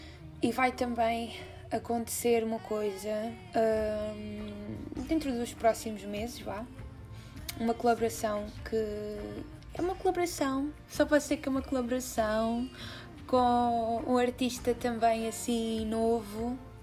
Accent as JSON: {"language": "Portuguese", "town": "Ponta do Sol", "region": "Madeira", "country": "Portugal", "tie": "born there", "said": "continuo a sentir imensas saudades da minha ilha. Eu nasci na Madeira, num lugar que se chama Ponta do Sol, e é por isso que eu digo eu nasci do sol"}